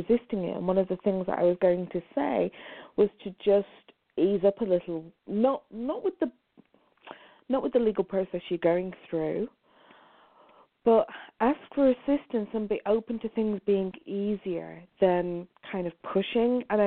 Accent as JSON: {"language": "English", "region": "England", "country": "United Kingdom", "said": "No, I'm from England."}